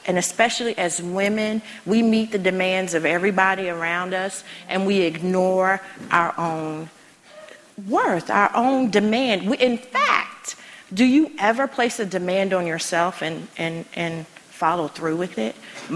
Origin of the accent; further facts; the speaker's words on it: Washington, District of Columbia, United States; So growing up in the District of Columbia, being in D.C., we always tease all the time that you have a good government job.